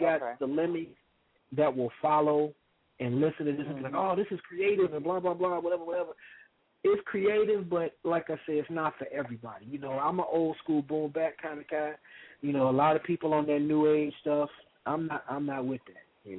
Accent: Chicago, Illinois, United States; I'm from Chicago.

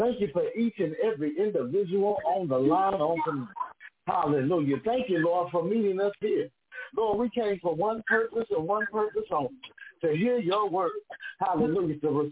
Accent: Houston, Texas, United States; I'm from Houston. We got hit with a bunch of hurricanes, but then FEMA came and started writing checks.

